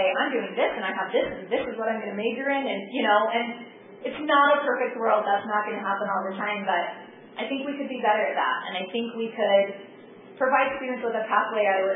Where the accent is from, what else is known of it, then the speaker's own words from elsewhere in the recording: Kearns, Utah, United States; I grew up in Kearns